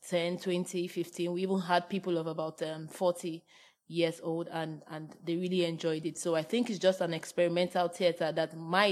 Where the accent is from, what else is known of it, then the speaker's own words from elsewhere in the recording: Nigeria; I'm from Nigeria.